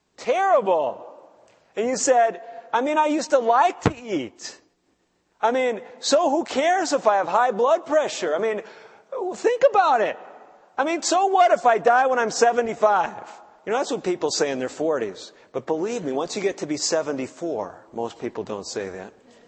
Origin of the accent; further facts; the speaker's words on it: Chicago, Illinois, United States; I grew up in the Chicago area, and we had these restaurants there.